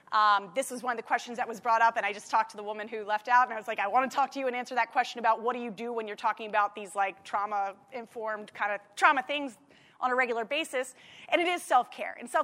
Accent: Baltimore, Maryland, United States; I use the she, her pronouns. I'm from Baltimore, Maryland.

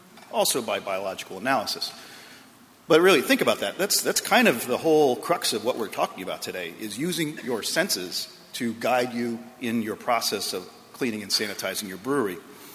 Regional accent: Akron, Ohio, United States; my dad worked for Firestone, and I'm from Akron, Ohio.

